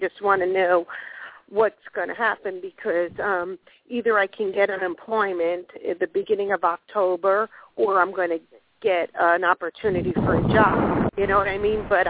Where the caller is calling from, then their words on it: Florida, United States; Oh, South Florida.